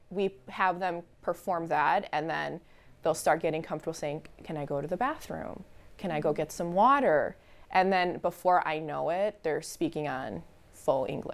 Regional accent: Milwaukee, Wisconsin, United States; before we had moved out to like the suburbs, we grew up in Milwaukee. And so my parents actually put us in a Spanish immersion school.

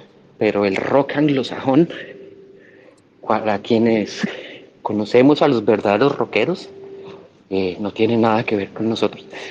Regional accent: Colombia; Yo soy colombiano, perdón.

